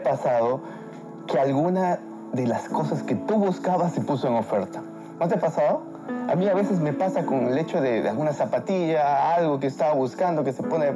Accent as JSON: {"language": "Spanish", "town": "Tarapoto", "region": "San Martín", "country": "Peru", "said": "yo había venido 4 meses antes a Lima, yo soy de la Amazonía, de Tarapoto, una ciudad de la Amazonía de Perú."}